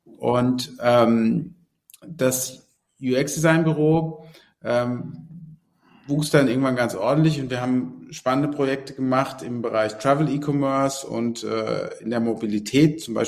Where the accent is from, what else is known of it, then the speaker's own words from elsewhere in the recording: Worms, Rhineland-Palatinate, Germany; also born or lived in London; Also ursprünglich komme ich aus Worms am Rhein.